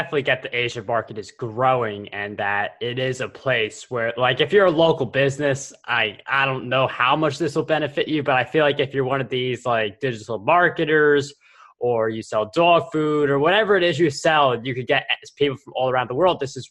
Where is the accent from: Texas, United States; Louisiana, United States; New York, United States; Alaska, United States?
New York, United States; because I'm from the US, I'm a New Yorker, so like there's the context on me.